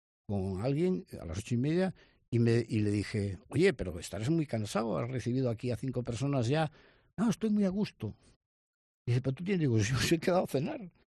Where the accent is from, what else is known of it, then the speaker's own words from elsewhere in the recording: Lanchares, Cantabria, Spain; Pues soy de Campo de Suso. En Lanchares. ¿Cuántos vivís allí? ¿No? Pues somos 20 vecinos.